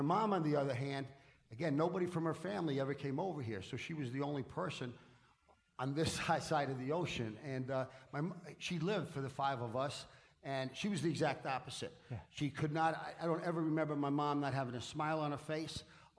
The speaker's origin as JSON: {"language": "English", "region": "New York", "country": "United States", "tie": "born or raised there", "said": "We grew up in the Dyckman Street section in New York, which is a gang area."}